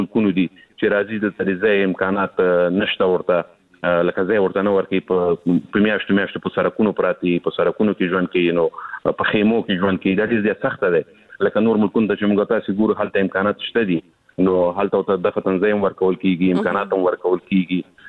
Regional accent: Afghanistan; زه افغان یم

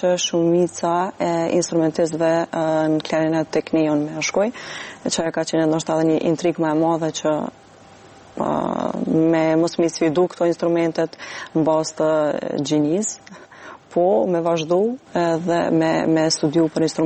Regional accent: Prizren, Prizren District, Kosovo; jam klarinetiste nga Prizreni

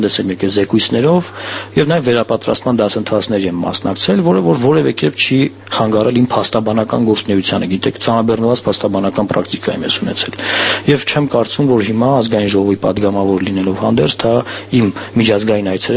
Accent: Vanadzor, Lori, Armenia; Ես ծնվել մեծացել եմ Վանաձոր քաղաքում, հենց կենտրոնում եւ ինձ այդտեղ են ճանաչում

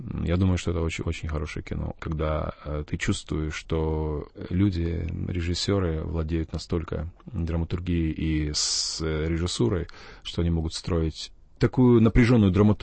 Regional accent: Kazakhstan; born or raised there; moved away as an adult

